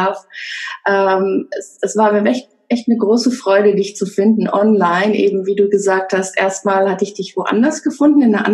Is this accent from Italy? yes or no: yes; northern Italy, Italy; also born or lived in Switzerland; Allerdings, wir sind beide in der Schweiz geboren. Das war gerade so kurz über die Grenze und dann wieder zurück nach der Geburt. Aber wir sind eben in Norditalien aufgewachsen, sind dort in eine europäische Schule gegangen. in der deutschen Sektion